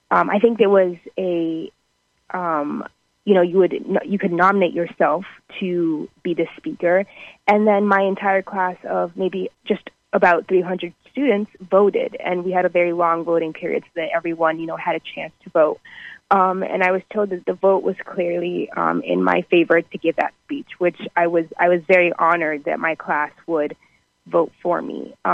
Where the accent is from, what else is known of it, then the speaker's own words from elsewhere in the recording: Ghana; also born or lived in United Kingdom; So I was born in the United Kingdom, and then my family actually moved to Ghana, where we were originally from. So I grew up in Ghana with my aunts and my uncles and my family there.